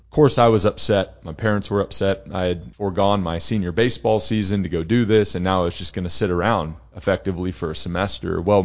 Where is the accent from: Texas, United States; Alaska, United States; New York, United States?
Texas, United States; San Antonio; Loved growing up in San Antonio.